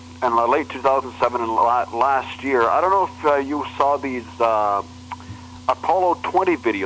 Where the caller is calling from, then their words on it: North Bay, Ontario, Canada; from North Bay, Ontario.